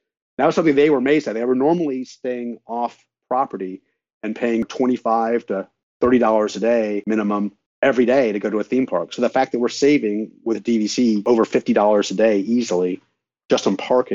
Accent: Chicago, Illinois, United States; So we are from the Chicago area, and so we fly exclusively.

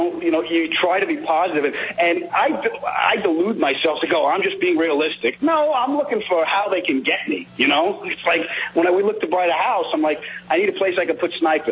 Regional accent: New York, United States; Part of it is growing up in New York, and part of it is growing up on the East Coast.

